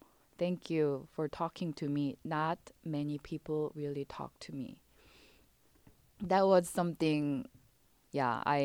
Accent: South Korea; English is a second language; When my hometown started having immigrant workers in 1990s, I was a young child at the time, and then I noticed that people were afraid or just a little bit, you know, cautious about interacting with those people who have different skin color and they don't speak Korean, obviously.

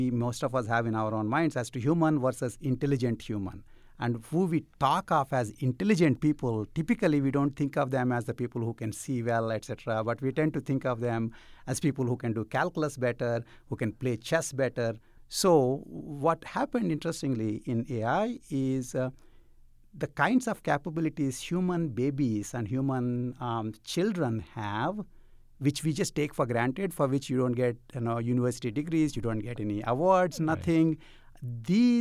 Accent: India; You know, I grew up in India

